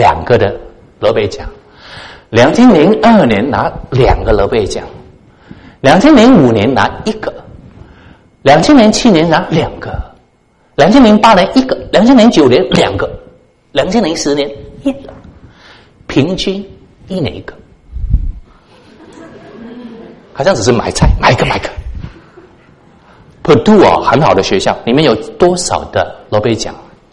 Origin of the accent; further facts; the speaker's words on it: Hong Kong; accent: Cantonese; Chinese is a second language; 我是在香港出生长大的，所以你听我的国语有一些广东腔，就是这个原因啊。